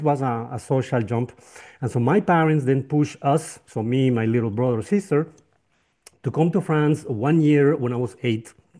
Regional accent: Colombia; once upon a time, there was a boy born and raised in Colombia, and like all my family for generations was from Colombia.

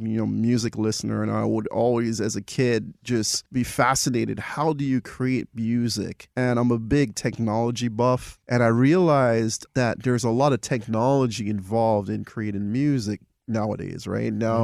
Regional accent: Jamaica; I'm Jamaican.

